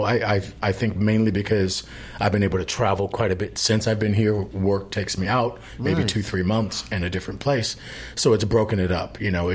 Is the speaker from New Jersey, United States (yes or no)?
no; Chicago, Illinois, United States; born there; No, I was born in Chicago.